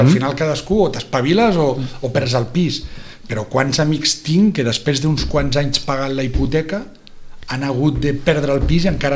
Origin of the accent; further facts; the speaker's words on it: Barcelona, Catalonia, Spain; now in Vilanova i la Geltrú, Spain; jo visc a Vilanova, no sóc de Vilanova